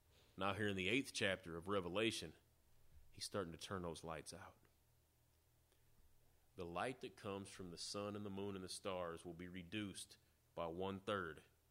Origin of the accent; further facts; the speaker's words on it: Peoria, Illinois, United States; When I was a kid, growing up in Peoria back in the 70s, the city had a population of a little over 124,000 people.